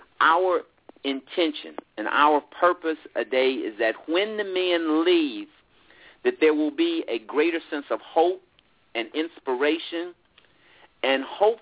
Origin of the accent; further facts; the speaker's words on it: Chicago, Illinois, United States; For many years, I was a young black man. I grew up in Chicago, and I was just angry.